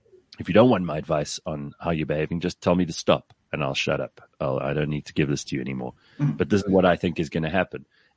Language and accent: English; Durban, KwaZulu-Natal, South Africa; but the police are overwhelmed in my hometown. The six SANDF personnel that they sent to Durban North are overwhelmed.